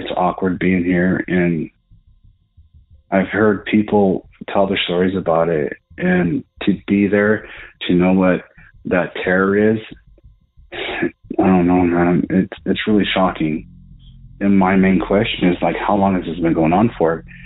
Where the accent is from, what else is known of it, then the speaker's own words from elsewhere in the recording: Colorado, United States; Well, hey … I'm from Southern Colorado, and this is really hard and awkward.